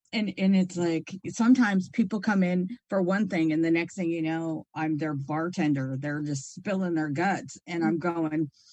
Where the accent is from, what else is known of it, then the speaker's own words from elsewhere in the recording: Washington, United States; Well, I grew up in Washington, so I am so over snow.